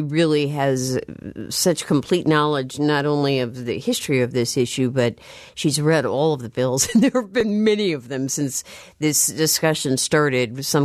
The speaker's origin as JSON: {"language": "English", "region": "Illinois", "country": "United States", "said": "I don't know where that is. I'm from Illinois, too."}